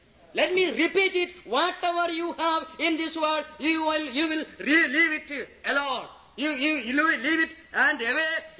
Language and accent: English; India; I am coming from India.